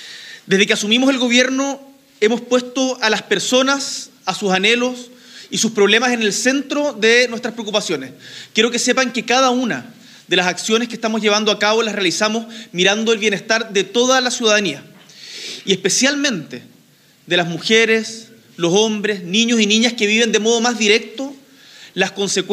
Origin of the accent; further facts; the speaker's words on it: Chile; y que como chileno me avergüenza